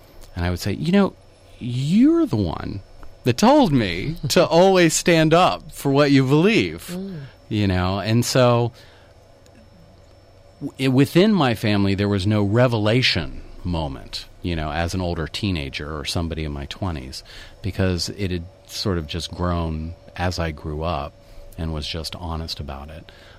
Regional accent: Ohio, United States; But, you know, I grew up in Muskingum County, Ohio, which is an Appalachian county near the West Virginia border.

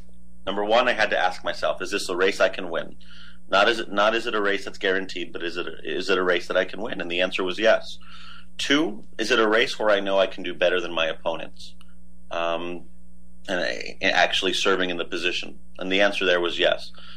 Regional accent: Las Cruces, New Mexico, United States; I know Las Cruces. I'm from Las Cruces. I'm a part of Las Cruces.

